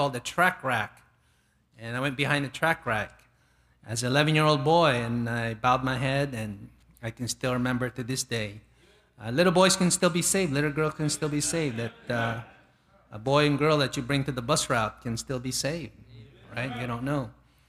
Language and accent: English; Long Island, New York, United States; also born or lived in Philippines; I was born in the Philippines, but came to America when I was just 8 years old. And we moved to Long Island, New York.